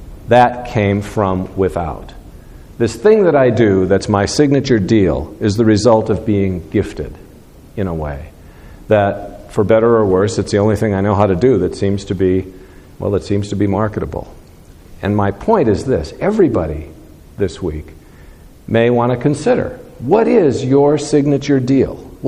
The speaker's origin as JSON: {"language": "English", "region": "Midwest", "country": "United States", "said": "And I think I come from the Midwest, and especially in small towns up there, there's this sort of custom that you never lock your car"}